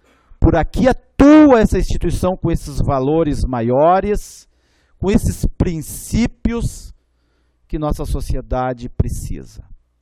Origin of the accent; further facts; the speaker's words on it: South Brazil, Brazil; mas nós aqui precisamos e nós somos brasileiros. Por isso essa diferença. Por isso nós somos forjados assim. Por isso nós temos esse sentimento por esse torrão aqui do sul do Brasil.